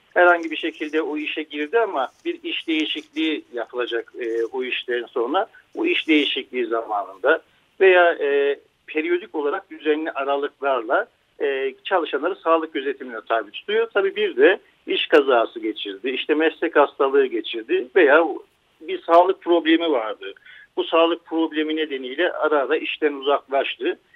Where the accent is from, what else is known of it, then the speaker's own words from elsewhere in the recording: Trabzon, Turkey; born there; Ben 1977 Trabzon doğumluyum.